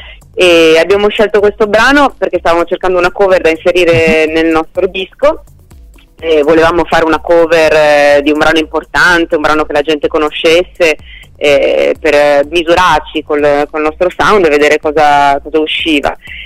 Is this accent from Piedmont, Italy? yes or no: no; Treviso, Veneto, Italy; now in Bologna, Italy; che sono trevigiana e abito ormai da Bologna da un po' di tempo